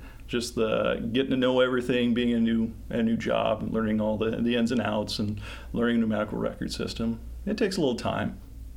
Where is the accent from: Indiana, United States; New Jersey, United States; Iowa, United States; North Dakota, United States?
Iowa, United States; Emerson; I grew up in Emerson, Iowa. It's a town of 400 people in southwest Iowa